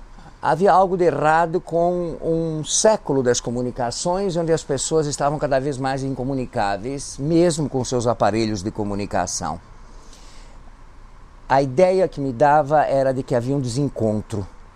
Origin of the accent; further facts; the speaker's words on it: Athens, Attica, Greece; Portuguese is a second language; now in Brazil; Eu sou importado. Eu venho de Atenas, por acaso. Porque o fato de ser grego não quer dizer que a gente goste de mitologia.